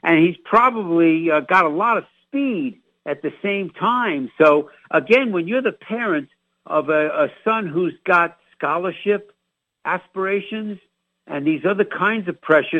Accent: New York, United States; So, you know, I'm a New Yorker, man. I practice my New York accent at least once a week on the radio, Steve.

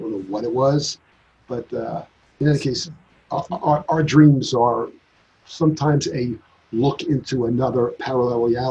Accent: New York, United States; I grew up in Long Island, and there was a place called Nunley's Carousel

